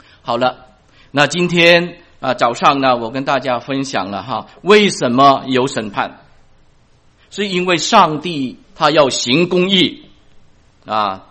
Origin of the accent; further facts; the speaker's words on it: China; 撒旦有一句话一直在蒙骗我们中国人呢，什么话呢？人死如灯灭。我从小就听到这句话